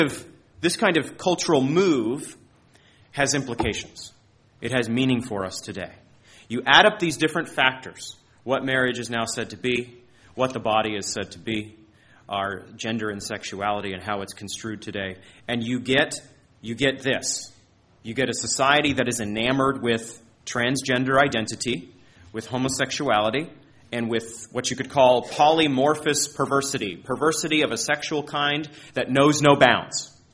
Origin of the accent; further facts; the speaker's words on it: Maine, United States; This is not far out there, Maine, my home state.